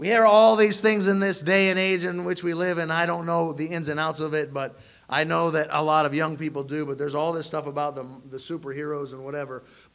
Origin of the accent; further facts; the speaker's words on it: United States; We Americans tend to be very independent compared to other cultures.